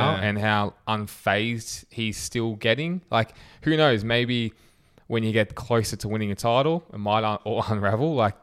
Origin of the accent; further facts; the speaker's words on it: Australia; But maybe I'm only seeing this as an Aussie's perspective.